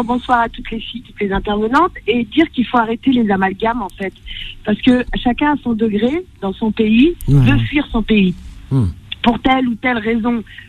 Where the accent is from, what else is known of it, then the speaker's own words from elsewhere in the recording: France; born there; also born or lived in Algeria; Donc moi, je suis née en France, mais j'ai vécu en Algérie